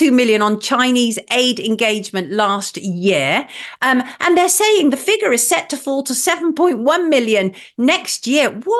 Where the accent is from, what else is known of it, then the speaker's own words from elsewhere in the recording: United Kingdom; Is there anything that we as the British taxpayers can actually do to rail against this other than petitioning them?